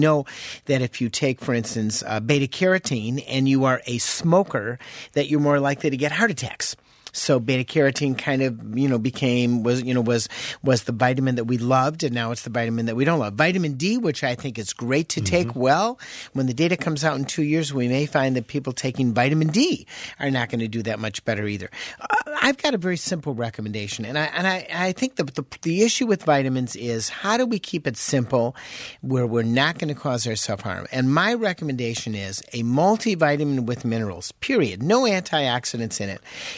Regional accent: Chicago, Illinois, United States; I remember I grew up in Chicago and we didn't have air conditioning in our house

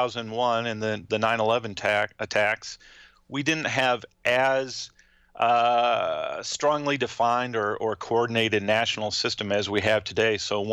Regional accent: North Fond du Lac, Wisconsin, United States; I did tell your folks yesterday when you contacted me that I was from North Fond du Lac.

